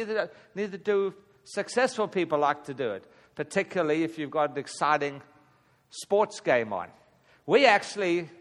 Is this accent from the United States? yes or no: no; South Africa; I grew up in South Africa where we had no TV.